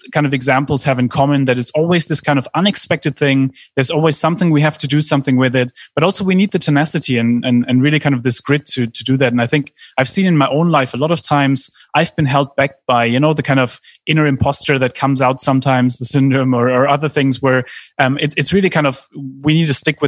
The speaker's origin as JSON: {"language": "English", "country": "Germany", "tie": "born or raised there", "said": "I grew up in Germany."}